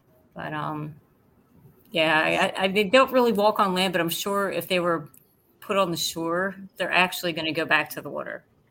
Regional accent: New Jersey, United States; Yes, I am from Jersey. I'm Jersey girl.

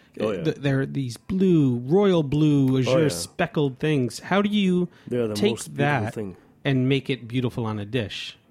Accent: United States; Growing up in the States, I don't know, it seemed like it was a common thing that there was always like save the puffin campaigns.

